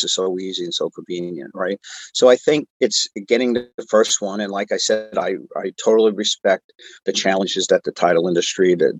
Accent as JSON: {"language": "English", "region": "New York", "country": "United States", "tie": "born or raised there", "moved": "yes", "said": "I'm from New York. I just told you I'm living in Southern California, but for 20 years. But I grew up in New York"}